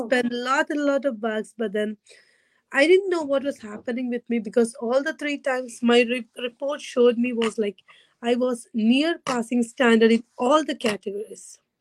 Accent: India; English is a second language; now in Nova Scotia, Canada; I'm an Indian, but I'm right now joining you from Canada, Nova Scotia of Canada, from the Atlantic Canada.

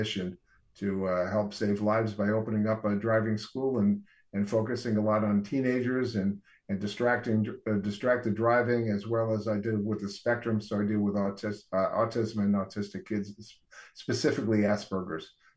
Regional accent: New York, United States; Even the conservative culture out here was similar to where I grew up in New York State.

